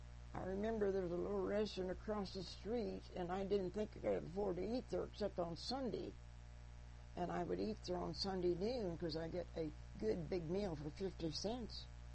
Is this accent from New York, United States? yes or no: no; Kansas, United States; I said, "I'm from Kansas."